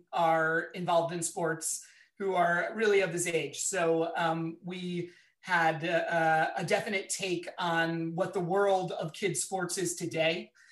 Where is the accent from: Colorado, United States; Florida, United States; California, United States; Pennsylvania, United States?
Pennsylvania, United States; Philadelphia; I'm from Philadelphia, so I think it's got to be the Rocky and all the Rocky movies for me.